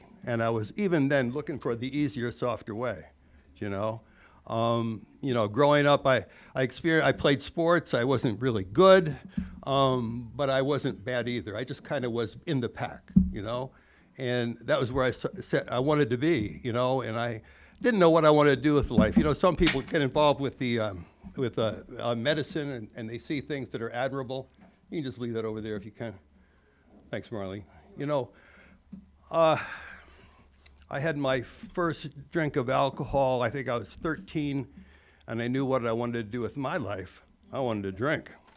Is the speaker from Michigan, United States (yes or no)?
no; New York, United States; And I played sports, I grew up in New York, and you could, at the time, you could drink legally when you're 18.